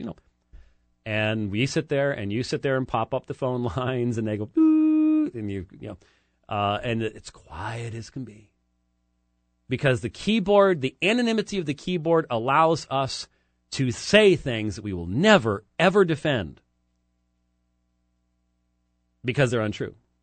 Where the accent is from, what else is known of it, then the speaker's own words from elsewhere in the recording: United States; I'm an American.